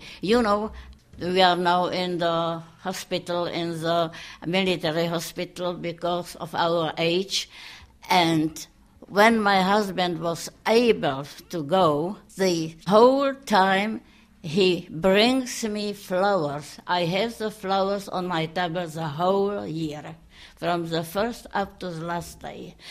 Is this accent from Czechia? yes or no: yes; Ostrava, Moravian-Silesian Region, Czechia; English is a second language; now in Prague, Czechia; I am from Ostrava, and I was coming to Prague for a job because I speak, at that time, I have spoken at some languages, German, Russian, some French, and of course English.